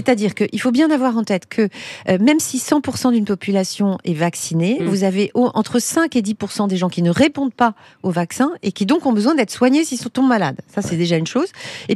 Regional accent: France; Alors, on est français

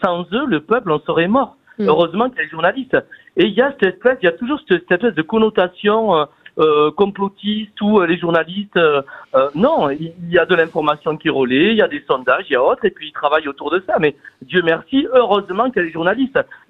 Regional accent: France; moi, je suis français, fier de l'être

